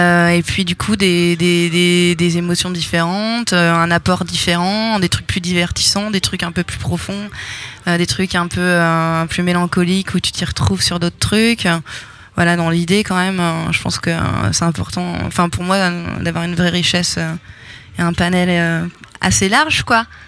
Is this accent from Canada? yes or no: no; Reims, Grand Est, France; Oui, alors c'est de la pop, effectivement, je viens de Reims.